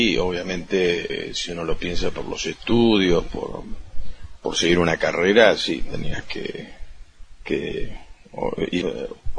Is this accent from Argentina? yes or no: yes; Puerto San Julián, Santa Cruz, Argentina; soy nativo de Puerto San Julián, nací en el 56, con 62 años. Mi familia, mis padres son oriundos de acá, de nuestra Santa Cruz.